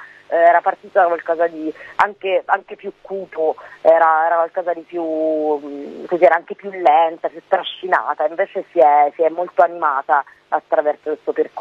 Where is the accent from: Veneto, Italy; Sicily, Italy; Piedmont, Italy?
Sicily, Italy; Palermo; una comune produttiva a Palermo, cioè nella mia città natale